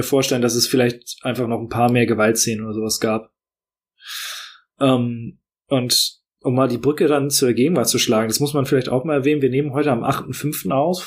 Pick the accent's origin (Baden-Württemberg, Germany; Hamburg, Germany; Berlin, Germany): Hamburg, Germany; born or raised there